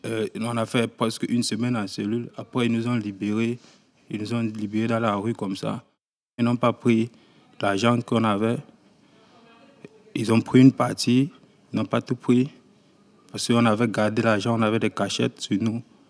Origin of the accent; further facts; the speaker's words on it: Cameroon; moved away as an adult; now in France; comme j'ai grandi dans un pays. Je suis né au Cameroun, c'est la France qui a colonisé le Cameroun, c'est le français qu'on parle là-bas.